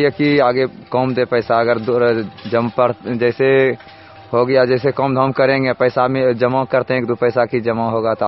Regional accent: Chaukhandi, India; घर चौखंडी है, यहीं के रहने वाला हूँ।

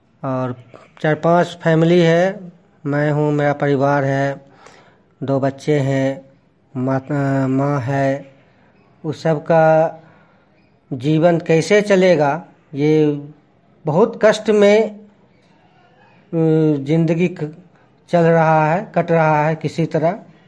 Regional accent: Sherpur, Bihar, India; Sherpur, post Vasdevpur, जिला मुंगेर। मैं मुंगेर का ही रहने वाला हूँ।

